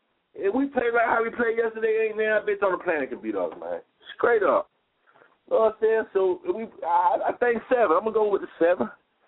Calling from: Miami, Florida, United States; Yeah, man, I'm calling from Zola, man. This your boy in Miami, man.

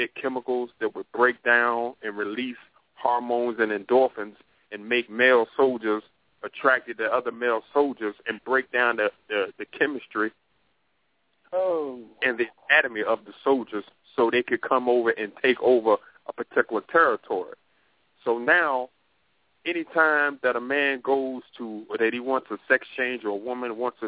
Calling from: North Carolina, United States; Yes, I'm calling from North Carolina.

